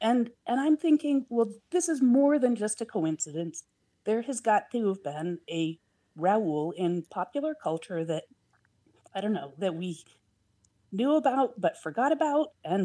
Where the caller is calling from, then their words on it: Portland, Oregon, United States; And I'm calling from Portland, Oregon.